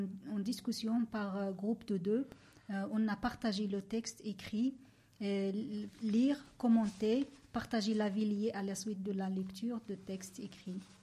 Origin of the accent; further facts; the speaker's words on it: Morocco; now in Belgium; Moi, je viens du Maroc.